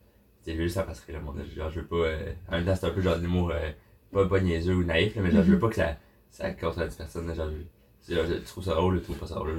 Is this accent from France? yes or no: no; Chambly, Quebec, Canada; Fait moi j'ai grandi à Chambly.